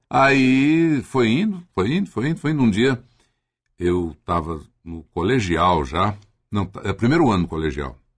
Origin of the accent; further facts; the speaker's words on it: Londrina, Paraná, Brazil; also born or lived in Marília; Eu nasci em Marília. Nasci na Santa Casa de Misericórdia de Marília. Depois eu fui para Londrina, fomos para Londrina.